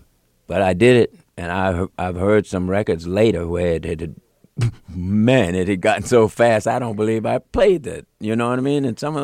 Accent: Philadelphia, Pennsylvania, United States; Well, you know, when I was growing up in Philadelphia, our source of pride was the black bands, the black orchestras that used to come to the Lincoln Theater on South Street.

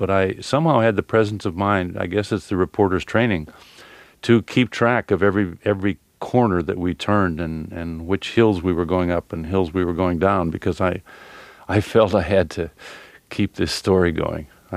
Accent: United States; I'm a journalist, I'm protected because I'm an American

